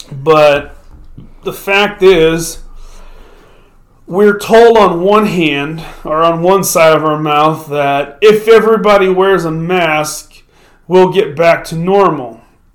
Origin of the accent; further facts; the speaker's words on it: Missouri, United States; It wasn't uncommon in the small town I grew up in outside of St. Louis for a few years for cops to just pull over